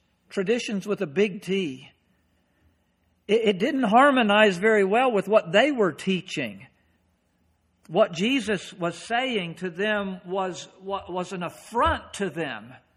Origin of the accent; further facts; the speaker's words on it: the South, United States; accent: southern drawl; Maybe by some of the southern drawl that you hear occasionally in my speech, because I grew up in the South